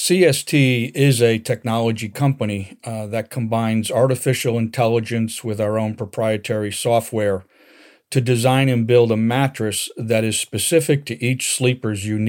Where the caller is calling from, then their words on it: Newtown, Connecticut, United States; I'm calling from Newtown, Connecticut